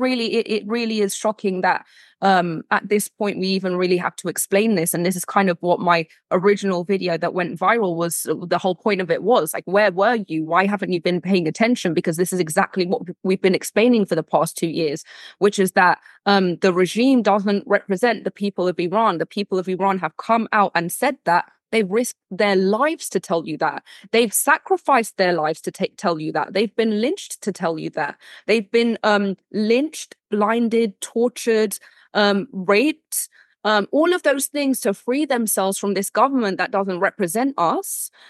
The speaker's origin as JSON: {"language": "English", "region": "London", "country": "United Kingdom", "tie": "born or raised there", "also_born_or_lived": "Los Angeles", "said": "I was born and raised in LA. I was raised in London."}